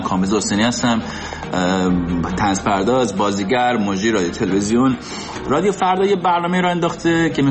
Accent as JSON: {"language": "Persian", "country": "Iran", "moved": "yes", "said": "برای همین من زدم از ایران بیرون، مهاجرت کردم، تن به مهاجرت دادم"}